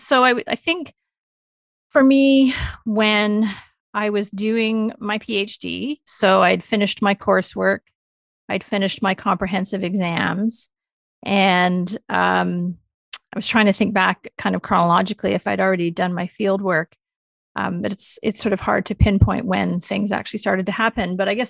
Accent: Calgary, Alberta, Canada; I'm originally from Alberta. I grew up in Calgary, and I started my university education actually out in British Columbia. So I did my first year at UBC

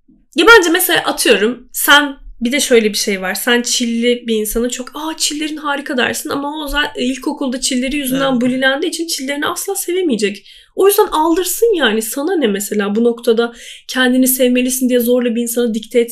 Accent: Black Sea Region, Turkey; Biz zaten Karadenizliyiz.

